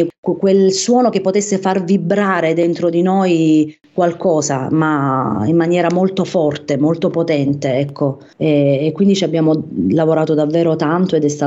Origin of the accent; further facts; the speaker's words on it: Apulia, Italy; io vengo dal Salento che è una piccola lingua di terra alla fine in mezzo al mare